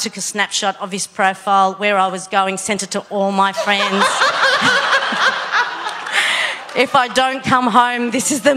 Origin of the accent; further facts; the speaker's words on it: Sydney, New South Wales, Australia; I'm from Sydney.